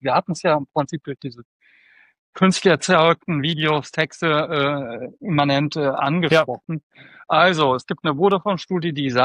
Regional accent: Hesse, Germany; accent: Hessian; mit meinem hessischen Dialekt

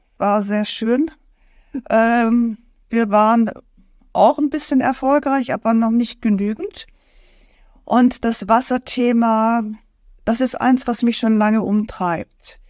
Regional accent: Berlin, Germany; ich komme aus Berlin

